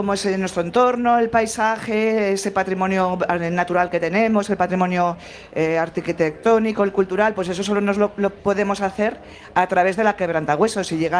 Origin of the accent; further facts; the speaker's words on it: Sabiñánigo, Aragon, Spain; born there; Sí. Yo nací, además, nacida en Sabiñánigo.